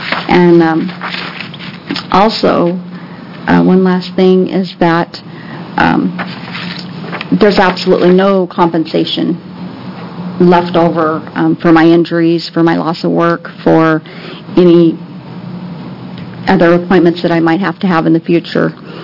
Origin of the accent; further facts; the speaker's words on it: Gladstone, Oregon, United States; from Gladstone, Oregon.